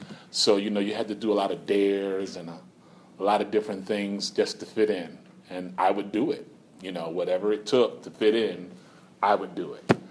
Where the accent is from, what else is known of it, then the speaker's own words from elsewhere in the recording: New York City, New York, United States; I'm originally from New York City.